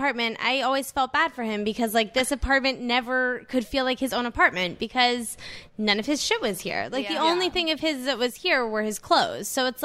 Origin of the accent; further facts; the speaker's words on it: Georgetown, District of Columbia, United States; Honestly, so I grew up in Georgetown in DC, and the apartment building that I grew up in was right on the water